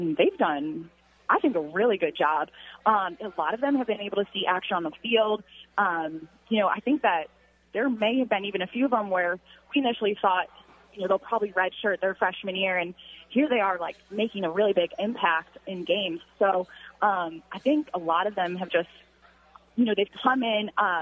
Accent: Buffalo, New York, United States; I'm from there, born and raised in Buffalo.

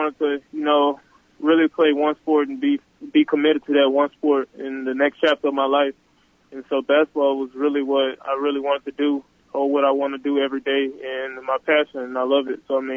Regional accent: Baton Rouge, Louisiana, United States; And I just love watching that and love seeing, you know, my hometown, you know, just do that. I mean, growing up, I've been an LSU fan basically all my life

